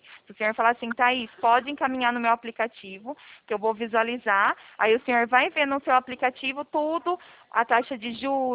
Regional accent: São Paulo, Brazil; Eu sou daqui do interior de São Paulo

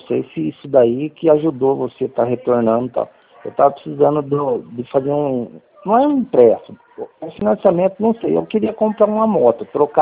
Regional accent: Americana, São Paulo, Brazil; eu sou de Americana.

